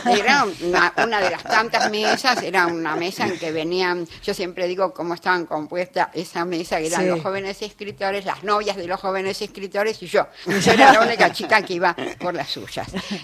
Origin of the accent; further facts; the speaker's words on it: Buenos Aires, Argentina; yo soy de Almagro.